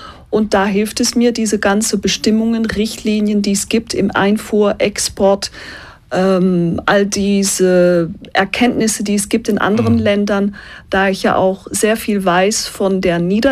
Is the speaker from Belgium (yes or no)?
yes; Belgium; German is a second language; Ich bin in Belgien aufgewachsen mit einem belgischen Vater, eine holländische Mutter.